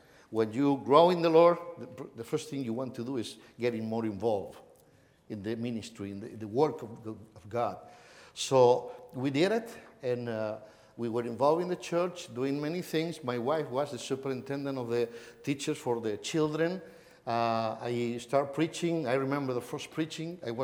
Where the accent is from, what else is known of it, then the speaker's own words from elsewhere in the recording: Barcelona, Catalonia, Spain; And by the way, we are from Barcelona, Spain.